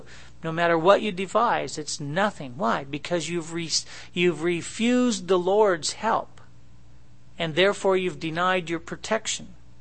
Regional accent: Iowa, United States; born there; because I was born in Iowa

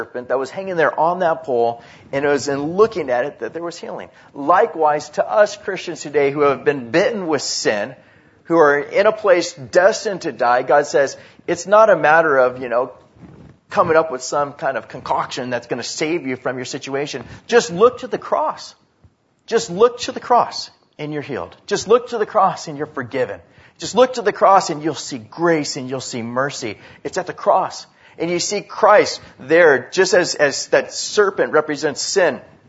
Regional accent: California, United States; I'm so glad that I grew up in Orange County.

